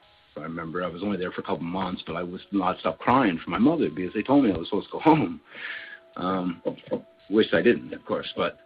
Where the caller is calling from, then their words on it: Calgary, Alberta, Canada; I'm calling from Calgary, Alberta.